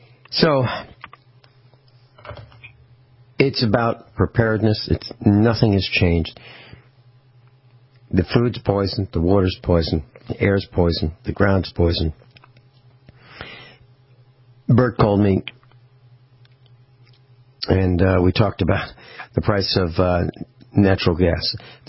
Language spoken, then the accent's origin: English; United States; That'd be somebody like us, even though I'm Italian, a heritage. I'm an American, but I was born here of American parents. But, you know, the heritage goes back to Italy.